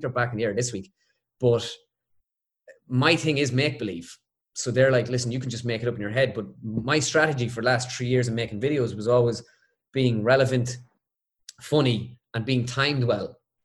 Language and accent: English; Ireland; Because, like, being Irish, like I was saying, it's very hard for me to come on and go